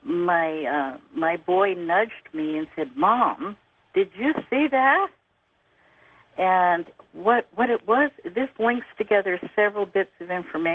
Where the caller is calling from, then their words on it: California, United States; I'm calling from Shasta County.